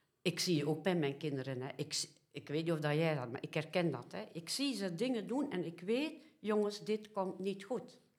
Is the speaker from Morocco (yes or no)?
no; Belgium; now in Netherlands; Ik ben afgesneden van mijn geboorteland.